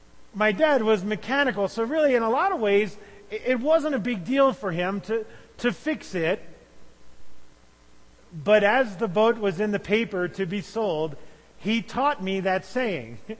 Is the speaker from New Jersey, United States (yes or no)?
yes; New Jersey, United States; Growing up on the New Jersey shore, you hear boating things from time to time. I grew up, spent all of my life right there on the beaches of New Jersey.